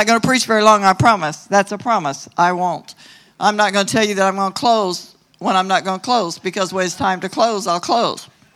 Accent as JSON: {"language": "English", "town": "Salem", "region": "Missouri", "country": "United States", "said": "it doesn't matter that I came from Salem, Missouri. If somebody says anything good can come out of Salem, Missouri, oh, yes, it can come out of anywhere. I just happen to be from Salem, Missouri."}